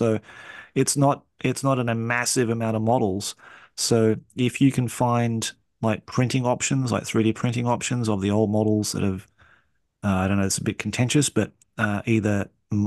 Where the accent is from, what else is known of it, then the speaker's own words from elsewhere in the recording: Australia; accent: Australian; So you just get to hear my Aussie accent in the background talking about the Gene Stealers and the Space Marines.